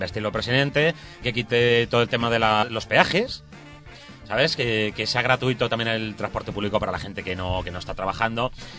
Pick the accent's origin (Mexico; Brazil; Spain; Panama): Spain; Alicante, Valencian Community; accent: Alicante; Yo tengo acento de Alicante.